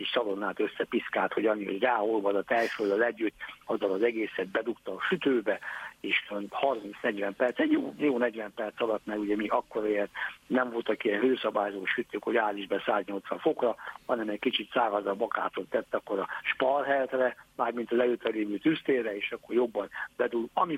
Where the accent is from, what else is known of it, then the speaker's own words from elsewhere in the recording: Ercsi, Fejér, Hungary; Hát az én szülőföldem, Ercsi térsége, vagy szülőtájam, tájegységem térsége, Ercsi is rácokkal települt be.